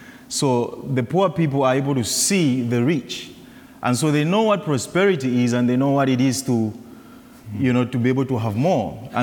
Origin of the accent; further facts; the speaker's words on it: Zambia; specifically in my home country, Zambia.